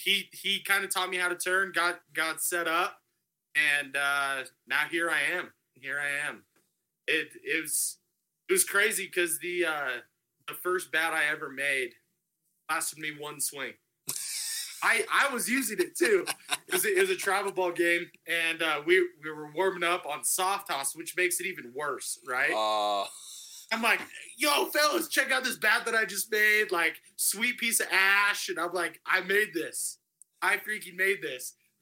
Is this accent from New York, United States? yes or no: no; Colorado Springs, Colorado, United States; Like I said, I was born and raised here in the Springs.